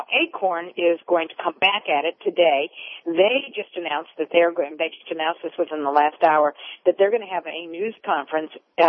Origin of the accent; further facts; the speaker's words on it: Ohio, United States; in Ohio, the great state of Ohio, my home state